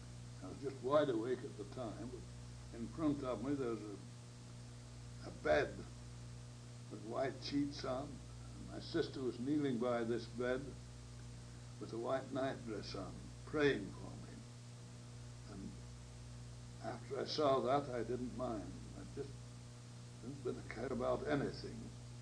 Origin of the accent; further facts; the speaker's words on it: England, United Kingdom; I was brought up in England by a very strict Anglican family, Church of England, in England it was called.